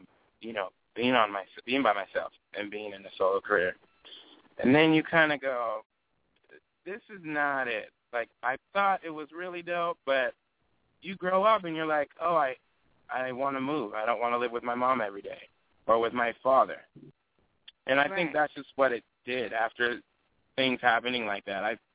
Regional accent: Seattle, Washington, United States; I'm from Seattle, Washington

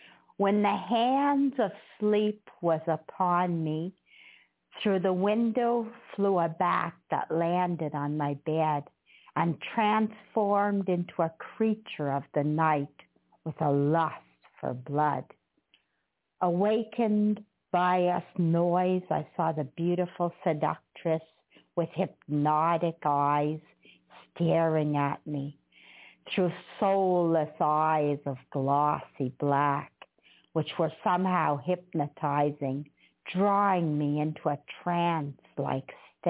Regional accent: England, United Kingdom; you know, me being English.

